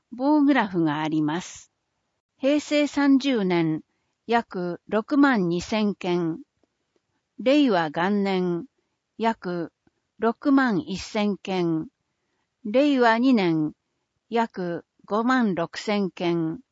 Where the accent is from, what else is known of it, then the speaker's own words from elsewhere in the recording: Hirakata, Osaka, Japan; 私は枚方育ちで、町も人も大好きです。